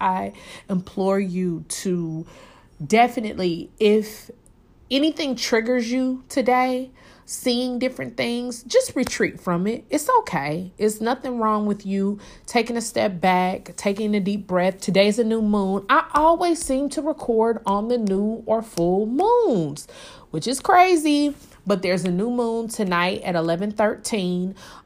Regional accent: Kansas City, Missouri, United States; I'm from Kansas City, Missouri. All of my family is from Kansas City, Missouri, for the most part

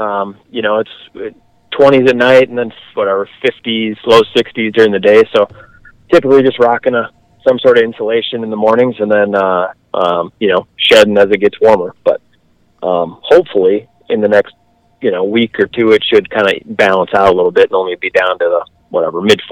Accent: South Dakota, United States; You know, I grew up in South Dakota and then went to school up here and have spent most of my time in the North Country.

